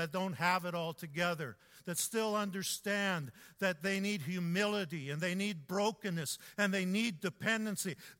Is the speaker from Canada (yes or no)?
yes; Edmonton, Alberta, Canada; I knew I felt it as a kid growing up in Edmonton, as I felt God's call on me to be involved in ministry. And yet I was the first one in my family to even come to faith and to even be aware of Jesus